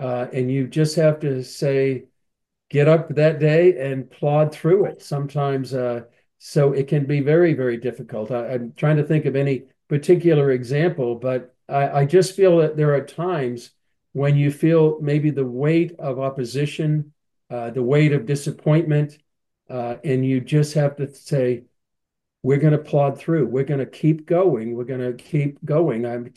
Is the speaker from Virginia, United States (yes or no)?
yes; Alexandria, Virginia, United States; I grew up in Alexandria, Virginia.